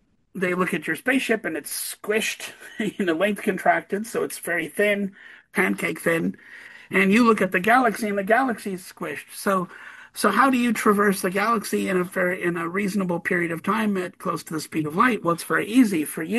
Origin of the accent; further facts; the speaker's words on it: Wisconsin, United States; moved away as an adult; I grew up in Wisconsin and I moved to Montana.